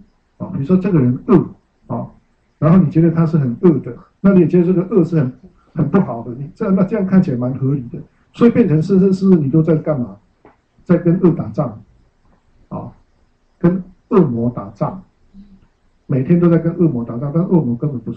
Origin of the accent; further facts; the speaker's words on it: Taiwan; accent: Taiwanese Mandarin; 我台湾国语我就台湾国语嘛，我怎么变我还是台湾国语嘛？